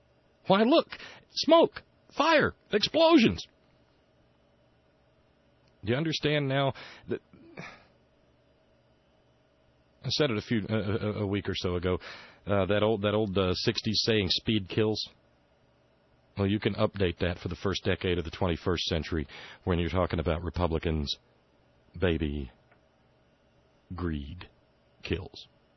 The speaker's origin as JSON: {"language": "English", "region": "Alabama", "country": "United States", "tie": "born or raised there", "lives_now": "West Virginia, United States", "said": "When I grew up in Alabama, every year when we would take our holiday to come up here and visit relatives"}